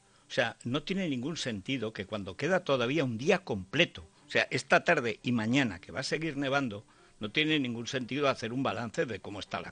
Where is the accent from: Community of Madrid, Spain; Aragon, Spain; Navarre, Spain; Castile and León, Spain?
Aragon, Spain; Teruel; cuando yo era chaval, cuando era niño en Teruel